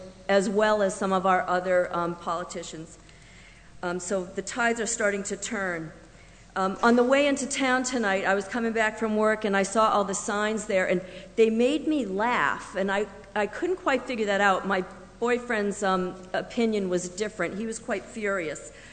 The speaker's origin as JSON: {"language": "English", "town": "Plymouth", "region": "New Hampshire", "country": "United States", "said": "from Plymouth, and against, I guess, popular opinion, I'm not a subversive."}